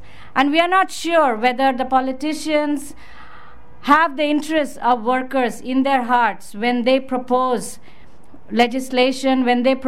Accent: New York City, New York, United States; now in India; recently moved to India last year, and I'm going back and forth. So when asked who I am, I often say I'm half Indian and half New Yorker.

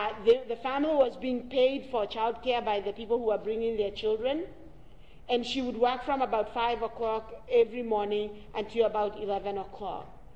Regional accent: Kenya; born there; I was born in Kenya and I'm a black woman and will die a black woman

